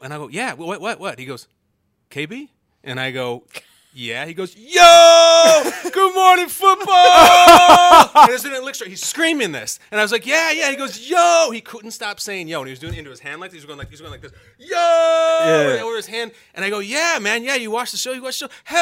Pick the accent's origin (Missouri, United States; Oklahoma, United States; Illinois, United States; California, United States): Illinois, United States; Lake Bluff; No, my hometown is Lake Bluff, but long story short, I was going out to dinner with some high school friends.